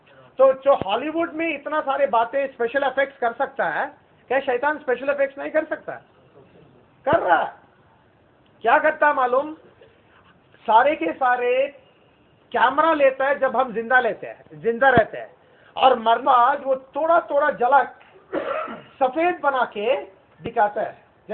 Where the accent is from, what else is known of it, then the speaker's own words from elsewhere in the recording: Goa, India; मेरा गांव है गोवा